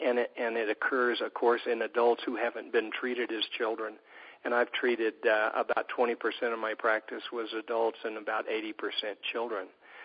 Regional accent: Kansas City, Kansas, United States; I grew up in Kansas, in Kansas City, Kansas.

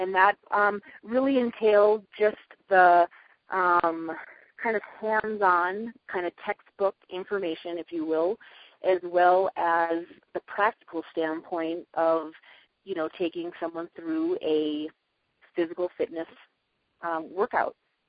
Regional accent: Fargo, North Dakota, United States; I grew up in Fargo, North Dakota. I was an active kid.

